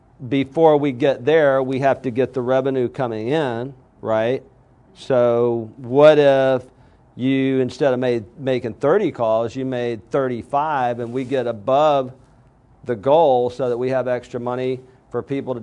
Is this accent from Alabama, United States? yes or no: yes; Alabama, United States; I mean, dude, I'm from Alabama, okay? I didn't even go to college.